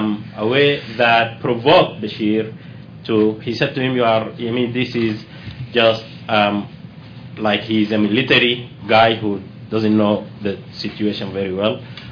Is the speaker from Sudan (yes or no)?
yes; Sudan; I'm from Sudan.